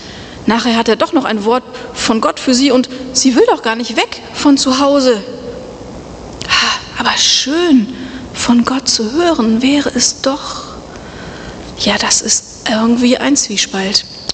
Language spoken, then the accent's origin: German; Velbert, North Rhine-Westphalia, Germany; also born or lived in Essen; geboren bin ich in Essen. Meine beiden Eltern sind Uressener, wohnen auch schon seit 45 Jahren in Velbert. Da bin ich groß geworden.